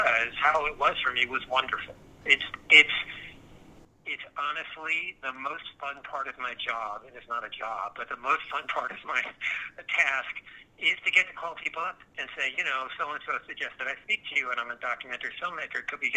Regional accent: New York, United States; I mean, I am a New Yorker and I have lived here my whole life, and I do go to a lot of different places.

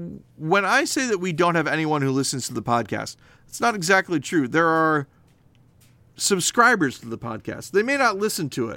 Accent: Seattle, Washington, United States; More people than live in my hometown. How big is Seattle?

